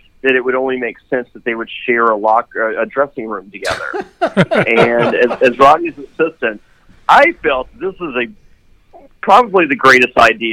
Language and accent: English; Danville, Virginia, United States; As a kid, I grew up in Danville, Virginia, and that's about 40 minutes north of Greensboro, North Carolina.